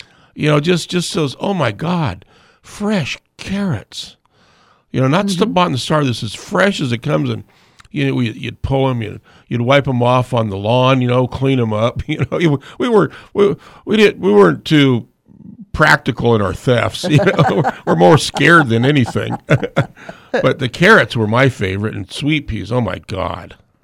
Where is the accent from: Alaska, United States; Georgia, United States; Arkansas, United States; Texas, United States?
Alaska, United States; Fairbanks; growing up in Fairbanks, Alaska, you know, my mom always put on dinner, and every dinner was vegetables.